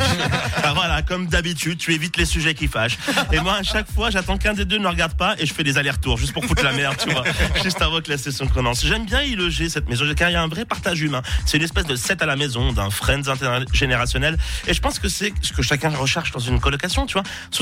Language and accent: French; Switzerland; mais le pire, c'est que je suis suisse, je dis rien.